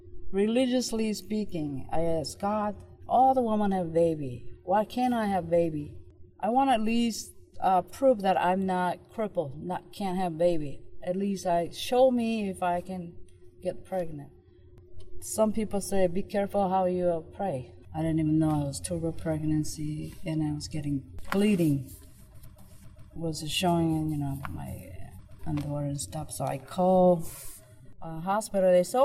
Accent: South Korea; English is a second language; now in United States; When I was growing up in Korea, we babysat everybody's baby.

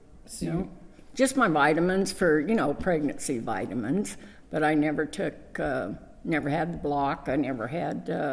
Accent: Needles, California, United States; I was born and raised in Needles

